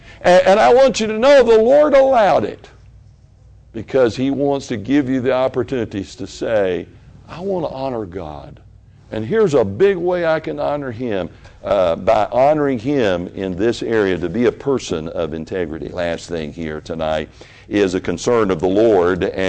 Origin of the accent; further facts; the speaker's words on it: Memphis, Tennessee, United States; there's a lady over in Memphis, Tennessee, in my hometown, and she's in the federal pen.